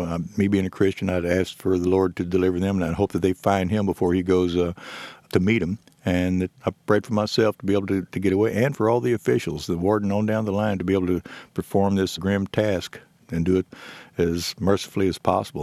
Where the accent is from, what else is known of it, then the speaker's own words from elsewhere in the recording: San Antonio, Texas, United States; He was from San Antonio, which is my hometown